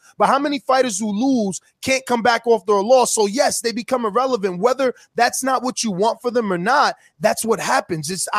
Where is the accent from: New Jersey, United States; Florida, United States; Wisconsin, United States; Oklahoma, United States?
New Jersey, United States; But look, I'm from New Jersey, bro.